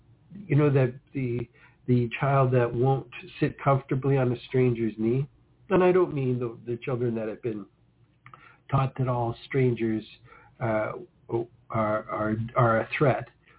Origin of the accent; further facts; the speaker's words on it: Canada; I was censored out, being Canadian.